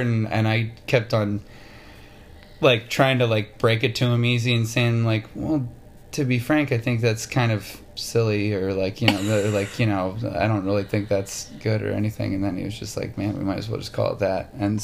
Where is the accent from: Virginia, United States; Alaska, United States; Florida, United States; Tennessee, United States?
Tennessee, United States; Nashville; born there; My dad, I was born in Nashville, Tennessee, and so...